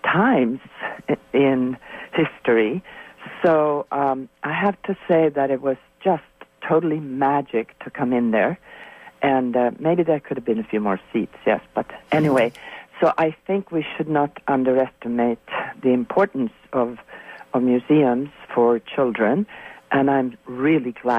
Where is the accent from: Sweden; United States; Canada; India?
Sweden; I grew up in Sweden